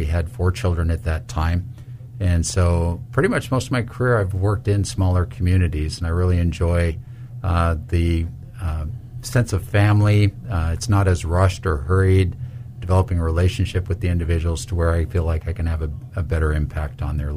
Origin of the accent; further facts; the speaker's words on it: Seattle, Washington, United States; I'm originally from the Seattle, Washington area